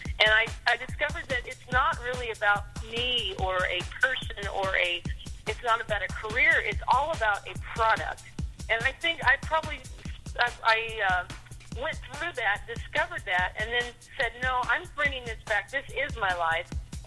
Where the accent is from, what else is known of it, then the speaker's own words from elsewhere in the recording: Greentop, Missouri, United States; Grew up in a musical family up in northern Missouri. Greentop, Missouri is my hometown